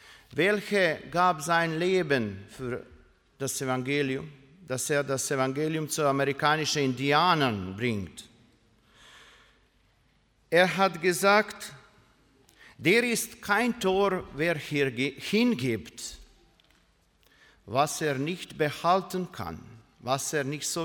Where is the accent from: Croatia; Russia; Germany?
Croatia; Dalmatia; German is a second language; nach Dalmatien, nach meinem Heimatland. Dalmatien ist ja in Kroatien